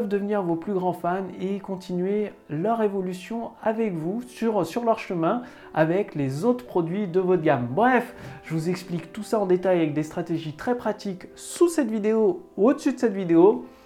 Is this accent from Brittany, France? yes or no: no; Auvergne-Rhône-Alpes, France; born there; je suis rentré à la campagne, là où je suis né, donc en Auvergne